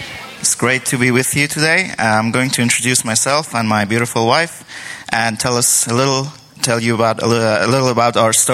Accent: Iran; moved away as an adult; also born or lived in Turkey; now in Canada; I'm here with my beautiful wife, Aida. We're both originally from Iran. And I was a refugee in Turkey for 5 years.

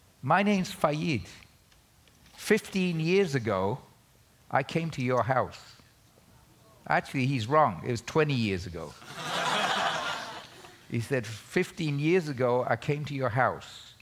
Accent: England, United Kingdom; I grew up in England. I went to U.S. as a foreign student, new country, new everything.

